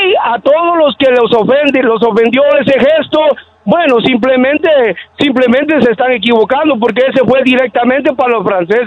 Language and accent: Spanish; Guatemala; born there; yo soy guatemalteco de nacimiento y no he perdido mi identidad.